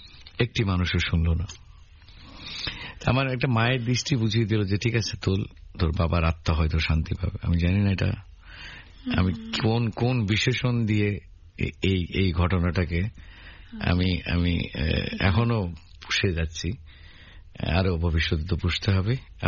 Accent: Sitakunda, Chittagong Division, Bangladesh; ঢাকা থেকে গাড়িতে করে নিয়ে যাবো আমরা সীতাকুণ্ডে আমার গ্রামের বাড়িতে।

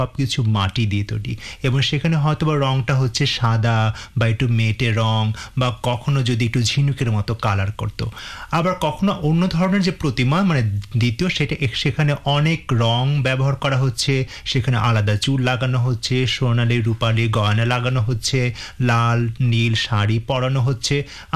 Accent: Dhaka, Dhaka Division, Bangladesh; আমি যদিও আমার বড় হওয়া আমার থাকা পুরো ঢাকায় কিন্তু আমার বাবা মা দুজনেই হচ্ছে জামালপুর শহরের

